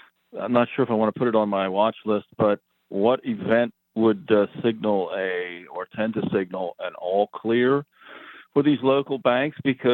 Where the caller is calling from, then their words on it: Pennsylvania, United States; Hello, gentlemen. … I'm from Pennsylvania.